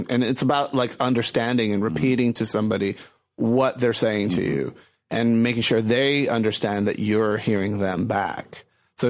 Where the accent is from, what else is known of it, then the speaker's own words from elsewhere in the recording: Puerto Rico; now in Chicago, United States; growing up in Puerto Rico and traveling back and forth to Texas as a child and seeing my mother's family, I always felt very much like an outsider.